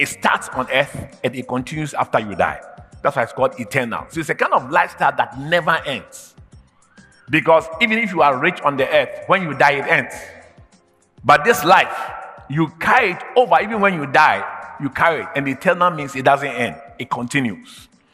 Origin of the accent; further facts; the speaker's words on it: Ghana; Although he's my twin brother, I'm a Ghanaian, he's an American.